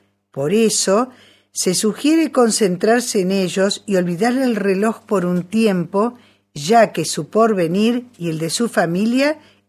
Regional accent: Villa Crespo, Buenos Aires, Argentina; Yo, que soy de Villa Crespo, sabés que no tengo recuerdo

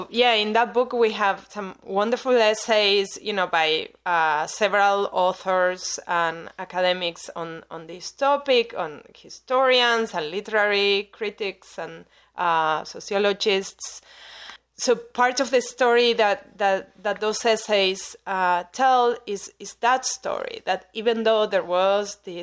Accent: Buenos Aires, Argentina; I'm from Buenos Aires, from Argentina. I grew up there in an Ashkenazi family, a very secular family, just like many Jewish families in Buenos Aires.

